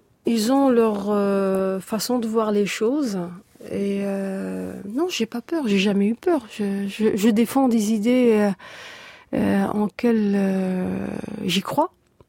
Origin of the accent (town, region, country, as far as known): Algeria; moved away as an adult